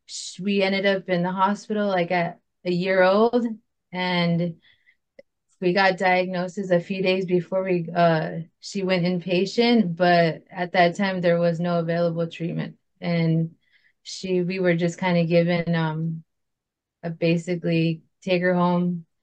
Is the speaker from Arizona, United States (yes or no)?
yes; Arizona, United States; I'm from the Salt River Indian community, and we are near Mesa and Scottsdale